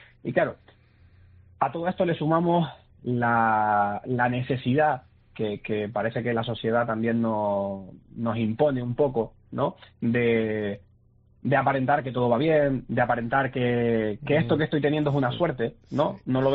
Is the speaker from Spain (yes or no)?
yes; Canary Islands, Spain; Si es en Lanzarote, que es de donde soy yo, la charla dura 5 minutos porque todo está más o menos cerca